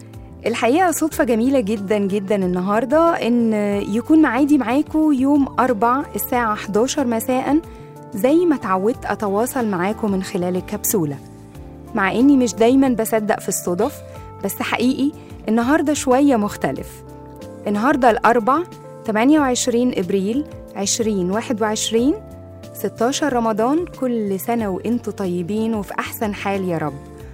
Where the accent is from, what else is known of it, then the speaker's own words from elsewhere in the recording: Egypt; احنا عندنا في مصر بنهتم قوي بموضوع البلكونات ده